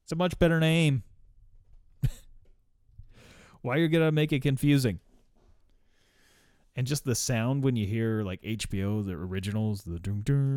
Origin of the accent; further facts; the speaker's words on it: St. Louis, Missouri, United States; maybe it's just because, you know, I'm from the St. Louis area ish